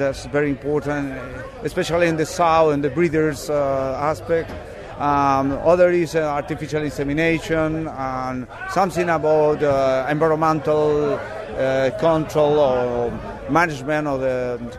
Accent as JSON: {"language": "English", "country": "Chile", "second_language": "English", "said": "I came from Chile. I work with pig producers in my country."}